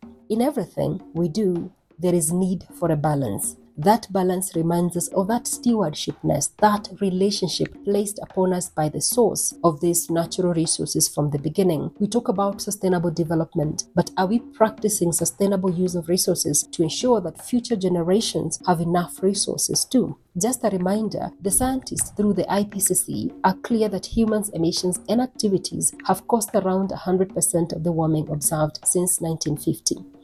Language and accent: English; Kenya; Now, I am from Kenya, a beautiful, magical country located east of Africa. I grew up in the village and I was born among the ambitious people of the Agikoyo tribe. By the way